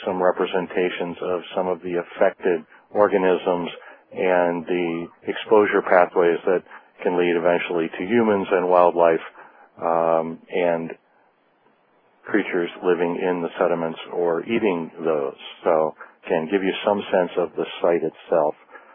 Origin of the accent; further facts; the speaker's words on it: East Coast, United States; now in Seattle, United States; again, I'm originally from the East Coast, now living on the West Coast